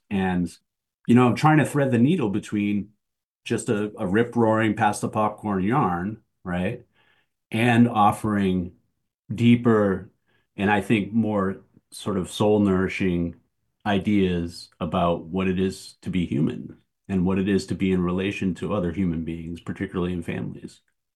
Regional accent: Waterville, Maine, United States; I mean it literally because I grew up in Waterville

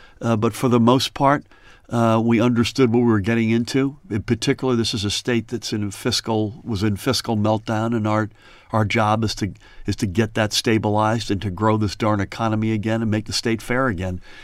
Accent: Boston, Massachusetts, United States; As you mentioned, I grew up in Boston, outside of Boston.

